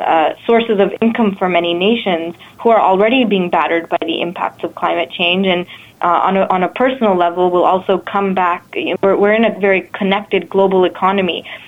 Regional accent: India; I'm originally from India, and I've been watching very closely what's happening there

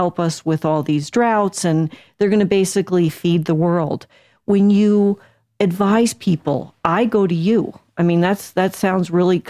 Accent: New Jersey, United States; America, you know, I'm from Jersey, so I'm going to say forget about it.

